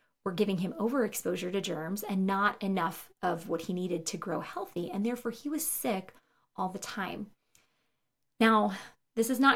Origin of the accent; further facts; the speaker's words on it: Northeast, United States; I was visiting my parents in my home state. I grew up in the Northeast